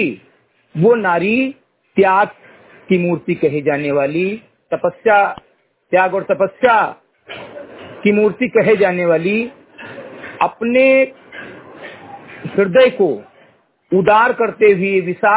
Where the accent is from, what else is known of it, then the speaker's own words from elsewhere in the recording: Bahraich, Uttar Pradesh, India; ग्राम उपोष चमरी गटही विकासखंड मेनपुरवा जनपद बहराइच का रहने वाला हूं।